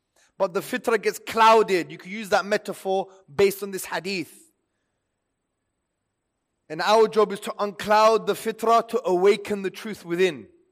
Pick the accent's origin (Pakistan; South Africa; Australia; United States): Pakistan; English is a second language; We're not British, we're Pakistanis, yeah?